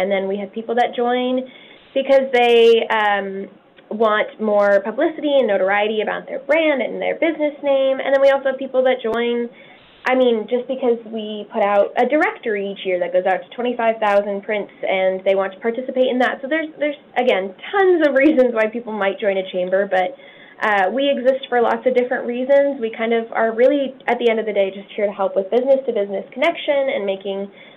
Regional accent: Missouri, United States; I came from Missouri. I lived on a farm, and I was a small town. Actually, I grew up like right in the middle of town, but we moved out to the country when I was in high school.

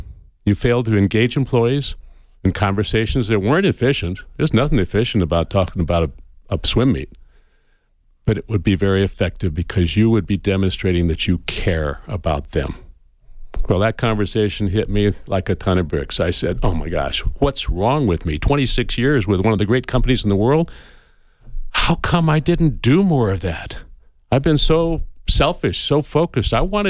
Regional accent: Phoenix, Arizona, United States; born there; I was born in Phoenix, Arizona. My mom was born in Bisbee. That makes me a second generation Arizonan. I went to school here at the University of Arizona.

